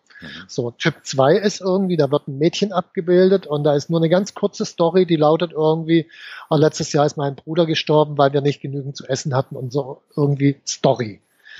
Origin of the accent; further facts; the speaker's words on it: Baden-Württemberg, Germany; ich darf das als Schwabe auch sagen, weil ich bin auch Schwabe.